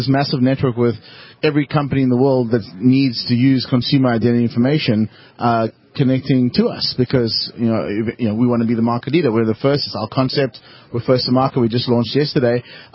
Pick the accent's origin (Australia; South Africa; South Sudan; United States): South Africa; I'm from Africa. I grew up in South Africa.